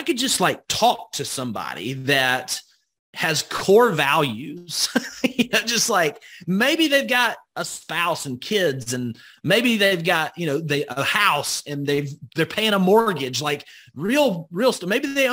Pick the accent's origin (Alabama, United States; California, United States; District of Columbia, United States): Alabama, United States; I grew up in Northwest Alabama, where we just say, y'all come on in and stay a while.